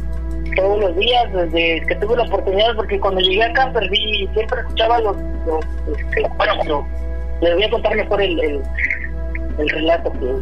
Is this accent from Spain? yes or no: no; Tlalnepantla, State of Mexico, Mexico; now in New York, United States; Soy originario de ¿cómo se llama? Se llama Caracoles, pero la colonia se llama Tlalnepantla, Estado de México. Doctor Jiménez Cantú, Tlalnepantla, Estado de México.